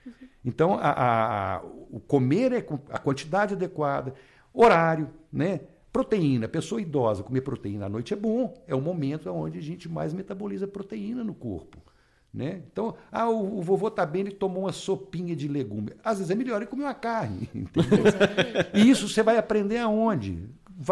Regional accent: Brazil; Nós, enquanto brasileiros, nós temos o privilégio de ter o arroz com feijão.

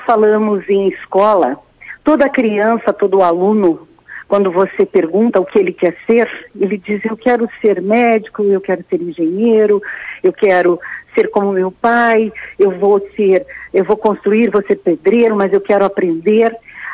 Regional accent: Curitiba, Paraná, Brazil; now in Rio Grande do Sul, Brazil; Eu sou de Curitiba, Paraná, mas eu estou trabalhando aqui no Rio Grande do Sul

